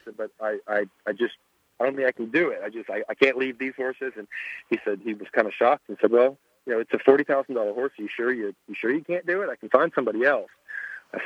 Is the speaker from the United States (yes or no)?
yes; Kentucky, United States; because I'm from Kentucky, so I wanted to be there.